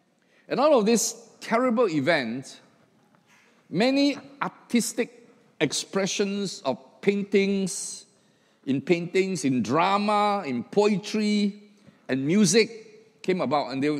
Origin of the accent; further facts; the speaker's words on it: Singapore; We are Singaporean, right? We want to kiasu, right?